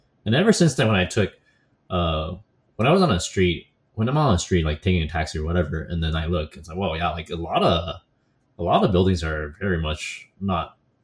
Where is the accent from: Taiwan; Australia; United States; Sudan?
Taiwan; Taipei; favorites are Taipei, which I'm like very biased because of personal experience, or because it's like my hometown.